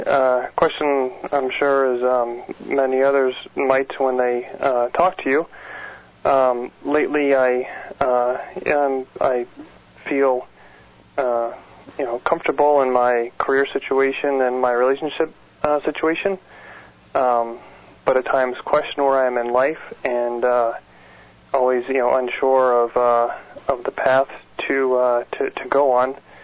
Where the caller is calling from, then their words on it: New Hampshire, United States; Hi, actually I'm calling from New Hampshire.